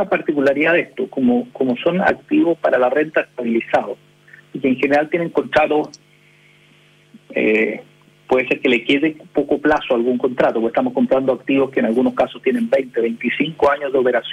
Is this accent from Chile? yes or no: yes; Chile; yo creo que como inversionista chileno lo que pasó nos cambia un poco la perspectiva